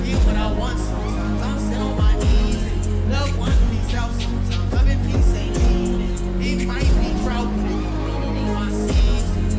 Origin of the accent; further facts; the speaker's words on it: San Diego, California, United States; I came all the way from California, San Diego.